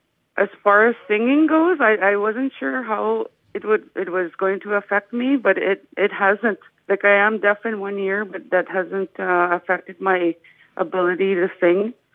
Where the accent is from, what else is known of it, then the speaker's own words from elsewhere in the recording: Opaskwayak Cree Nation, Manitoba, Canada; Well, I grew up in Opaskwayak Cree Nation. I went to school in Toronto for college